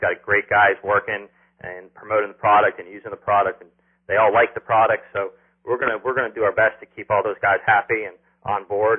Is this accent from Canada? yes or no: no; Florida, United States; Yeah, I grew up in Florida and fished Gambler, a long time